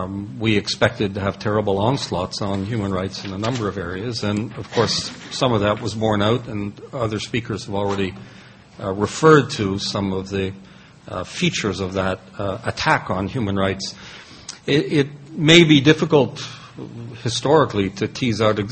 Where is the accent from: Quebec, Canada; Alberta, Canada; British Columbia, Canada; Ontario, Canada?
Quebec, Canada; Montreal; now in Ireland; I am originally from here, Montreal